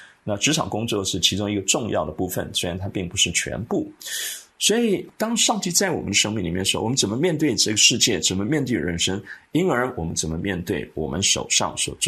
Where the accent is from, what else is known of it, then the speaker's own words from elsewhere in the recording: China; 对我而言神学特别是我们中国人，我们中国人对于哲学，对于那种纯粹的抽象式的哲学呢，其实我们的兴趣没有那么大